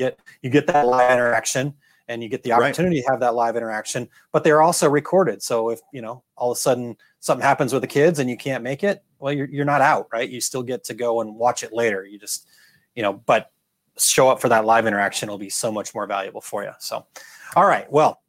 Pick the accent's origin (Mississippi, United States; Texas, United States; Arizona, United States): Arizona, United States; I grew up in Arizona.